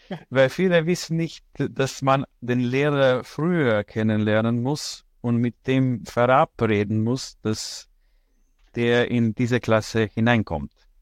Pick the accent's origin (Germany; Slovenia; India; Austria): Slovenia; ich komme aus Slowenien ursprünglich